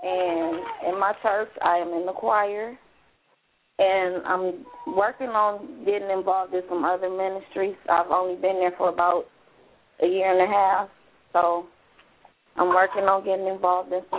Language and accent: English; Saginaw, Michigan, United States; Well, I'm born and raised in Saginaw, Michigan. It's a couple hours away from Detroit. It's a small city.